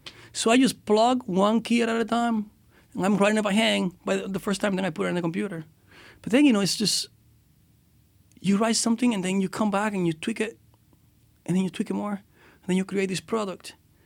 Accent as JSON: {"language": "English", "country": "Dominican Republic", "said": "We have somebody from, I'm from the Dominican Republic."}